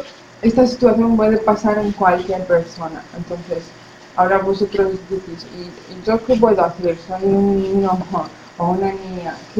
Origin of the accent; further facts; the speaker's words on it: Baghdad, Baghdad Governorate, Iraq; Spanish is a second language; moved away as an adult; now in Spain; Soy del capital de Irak, es Bagdad, se llama. Bueno, tengo 21 años. Estudiaba farmacia en mi país. Y llevo en España un año y medio. Somos refugiados